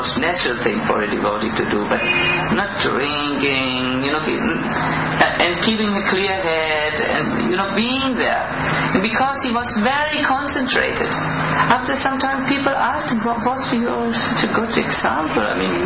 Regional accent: Germany; I'm sorry, I'm from Germany. These are typical German reactions.

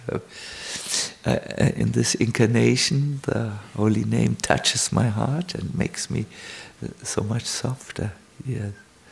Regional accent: Germany; English is a second language; we come from Germany, we are a little stubborn

